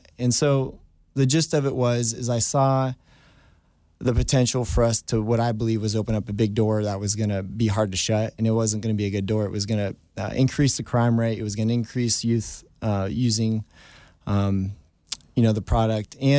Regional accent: Miwok Village, California, United States; Yeah, so I was born and raised in Miwok Village and went to school locally.

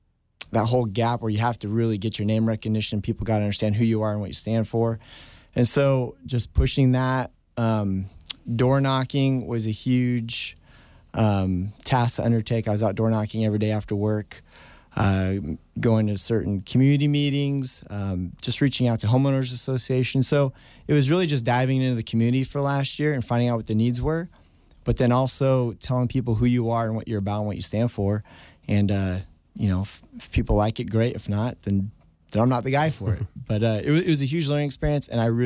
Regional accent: Miwok Village, California, United States; Yeah, so I was born and raised in Miwok Village and went to school locally.

